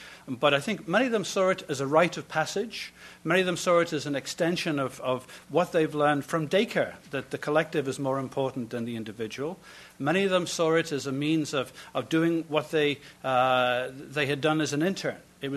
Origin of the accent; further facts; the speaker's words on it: Canada; I'm a Canadian